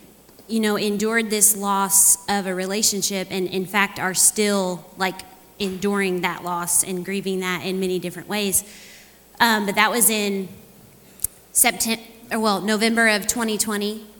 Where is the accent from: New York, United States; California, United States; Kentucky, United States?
Kentucky, United States; moved away as an adult; now in Missouri, United States; We are from Kentucky, and we moved to Missouri 2.5 years ago for a job for Spencer.